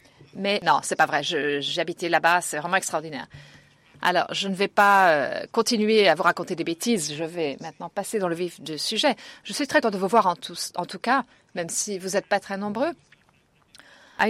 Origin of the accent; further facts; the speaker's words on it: Kenya; je viens du Kenya.